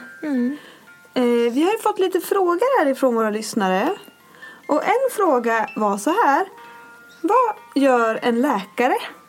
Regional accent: Småland, Sweden; och mig själv som smålänning.

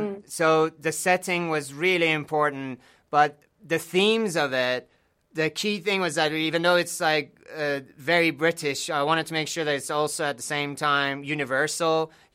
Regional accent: Iran; Also, growing up in Iran, this is something I was like talking to a friend of mine.

